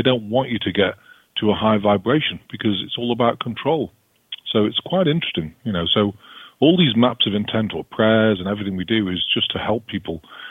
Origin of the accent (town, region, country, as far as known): United Kingdom